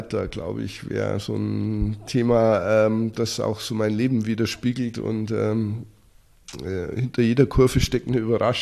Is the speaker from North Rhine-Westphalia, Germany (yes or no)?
no; Bavaria, Germany; Als Bayer natürlich schon Biertrinker